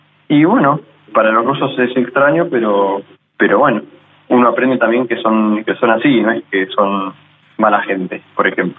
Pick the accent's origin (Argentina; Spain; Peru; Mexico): Argentina; como argentino, yo también soy expresivo, también soy sentimental y también soy profundo.